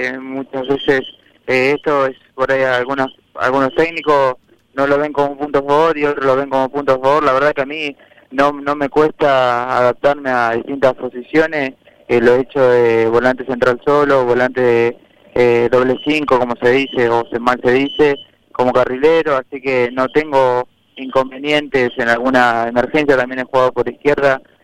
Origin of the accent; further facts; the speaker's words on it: Azul, Buenos Aires Province, Argentina; tengo a mi ciudad natal Azul muy cerca